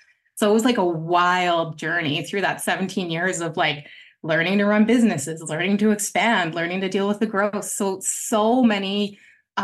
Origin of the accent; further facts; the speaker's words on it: Stony Plain, Alberta, Canada; Ended up living in the country for a little while as I grew up in Stony Plain, for people listening in Stony Plain, spent some time on a farm, did all that kind of stuff.